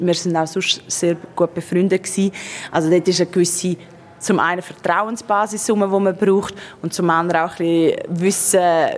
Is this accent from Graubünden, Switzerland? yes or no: yes; Graubünden, Switzerland; Und ja, es ist natürlich auch das Bündnerland, meine Heimat.